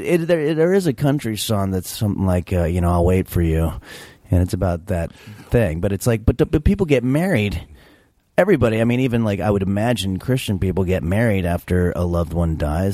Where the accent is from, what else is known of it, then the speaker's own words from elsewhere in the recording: Englewood, New Jersey, United States; also born or lived in New York City, United States; I grew up, well, several places. Born in New York City, moved to Englewood, New Jersey.